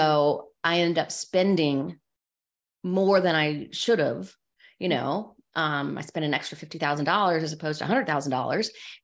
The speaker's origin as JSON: {"language": "English", "region": "the South", "country": "United States", "said": "I'm from the South"}